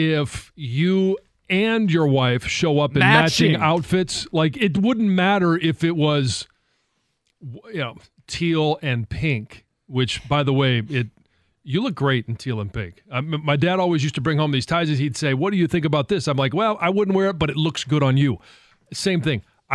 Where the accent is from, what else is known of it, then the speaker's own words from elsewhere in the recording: Clawson, Michigan, United States; I have always been very partial to my hometown. They put on a great fireworks display as well as a parade that is my hometown of Clawson, Michigan.